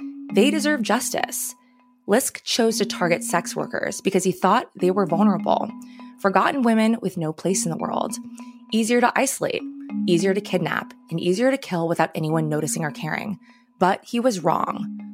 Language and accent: English; New York, United States; And beyond that, I'm from Long Island. I know the area and I know the people.